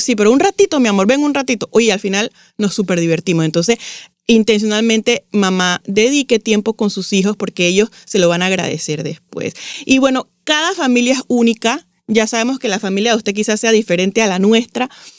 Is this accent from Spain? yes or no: no; Panama; yo por lo menos que soy de Panamá